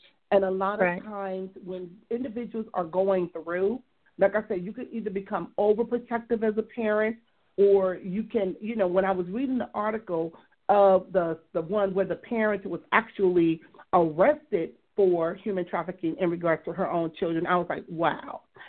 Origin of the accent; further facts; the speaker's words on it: Compton, California, United States; because me growing up in Compton, I wouldn't have known where to go.